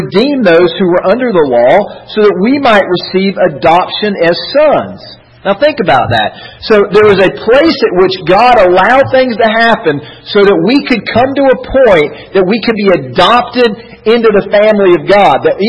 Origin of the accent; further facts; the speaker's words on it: United States; We think of it like the Constitution, because we are American citizens, that we have certain rights, inalienable rights, right?